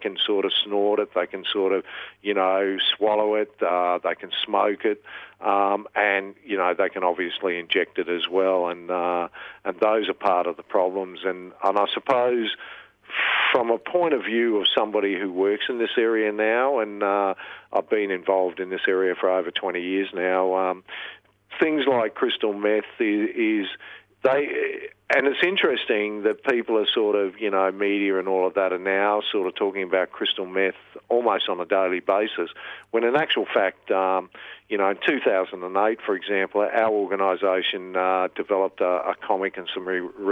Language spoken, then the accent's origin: English; Darwin, Northern Territory, Australia; I grew up in Darwin, and at that time it still is a relatively small town.